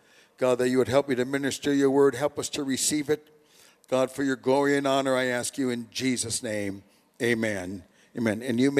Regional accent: Duluth, Minnesota, United States; born there; I was born in Duluth, Minnesota. And I said, this is tennis weather where I come from, you know?

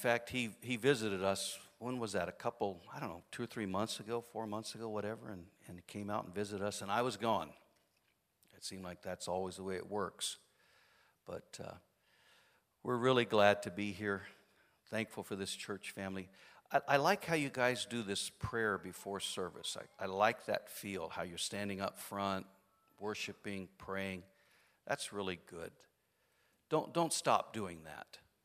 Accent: San Francisco, California, United States; That was a joke, okay? But I am from San Francisco.

